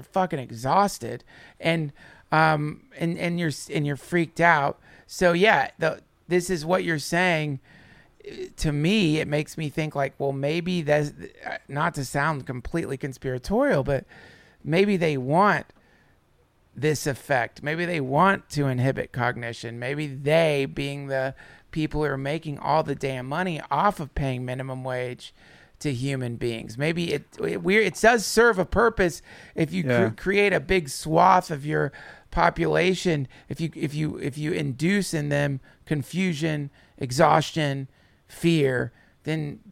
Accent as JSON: {"language": "English", "town": "Hendersonville", "region": "North Carolina", "country": "United States", "tie": "born or raised there", "said": "so I grew up in Hendersonville. I would go to the Biltmore House."}